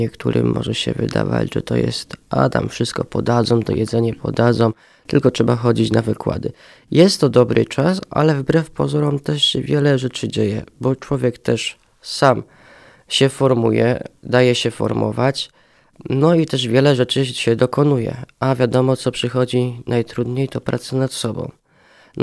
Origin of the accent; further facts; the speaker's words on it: Janków Przygodzki, Greater Poland Voivodeship, Poland; tak naprawdę pochodzę tam z parafii świętego Józefa w Jankowie Przygodzkim, tam przyjąłem wszystkie sakramenty, te podstawowe wtajemniczenia chrześcijańskiego.